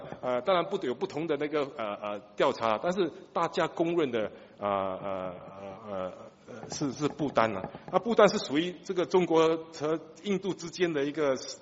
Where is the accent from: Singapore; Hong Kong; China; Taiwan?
Singapore; 我们新加坡人快乐不快乐？